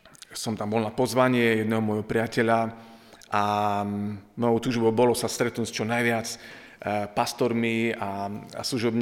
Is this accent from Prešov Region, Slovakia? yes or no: no; Košice, Košice Region, Slovakia; som z Košíc, tam som sa narodil, tam žijem